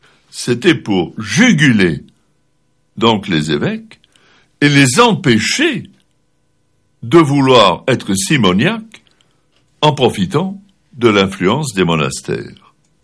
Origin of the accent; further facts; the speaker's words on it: Lebanon; chez nous, au Liban, on dit avec une certaine pointe d'ironie